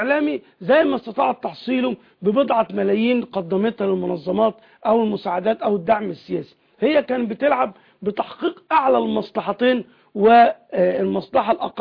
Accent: Egypt

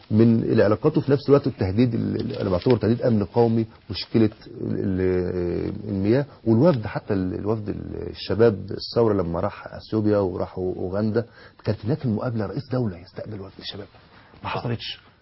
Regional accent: Mansoura, Dakahlia, Egypt; احنا اصلا من المنصوره

